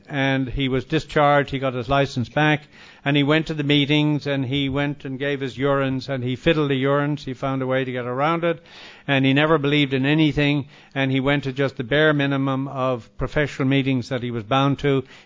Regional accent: Australia; I should be grateful for being in any seat or any plane or being an Australian, being invited there to do some work.

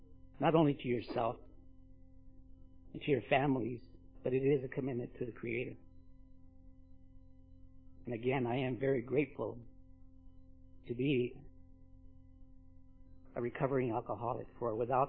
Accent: Isleta, New Mexico, United States; I grew up in Isleta, I was born in 49 and grew up in the 50s and early 60s in my childhood on the reservation in Isleta.

